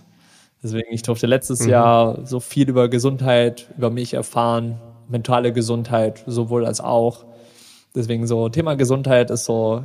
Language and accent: German; Friedrichshafen, Baden-Württemberg, Germany; also born or lived in Cologne, Germany; Bodensee, das ist hier so meine Heimat, Friedrichshafen, so da bin ich aufgewachsen.